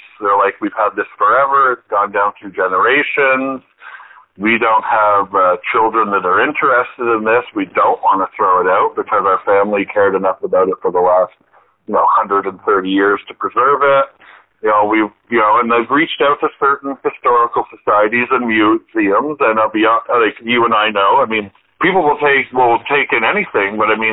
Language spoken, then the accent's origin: English; Barrie, Ontario, Canada; also born or lived in Montreal, Canada; I'm originally from, I grew up in Barrie, but I was born in Montreal.